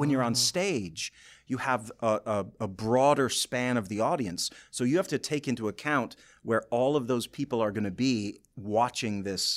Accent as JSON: {"language": "English", "town": "Boyne City", "region": "Michigan", "country": "United States", "said": "Because I'm from Boyne City originally."}